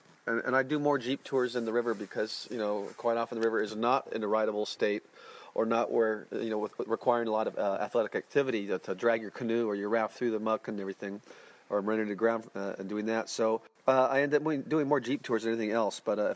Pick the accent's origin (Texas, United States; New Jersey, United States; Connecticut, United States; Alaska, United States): Texas, United States; Dallas; I was always into the outdoors growing up in Dallas